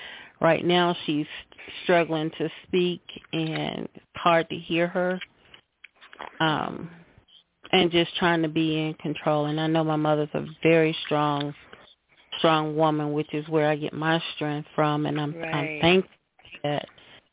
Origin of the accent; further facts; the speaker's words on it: North Carolina, United States; And I'm from North Carolina, too, so I'm like